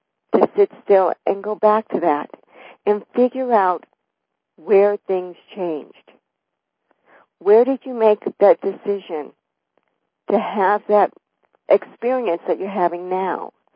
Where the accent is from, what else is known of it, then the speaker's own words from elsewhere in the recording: Los Angeles, California, United States; I've always lived on west of the Mississippi, and I grew up in Los Angeles, where it's so separate.